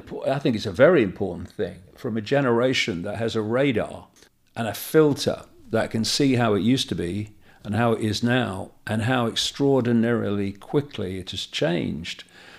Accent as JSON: {"language": "English", "town": "Leicester", "region": "East Midlands", "country": "United Kingdom", "tie": "born there", "said": "I was born in 1952 in Leicester on a big working class council estate."}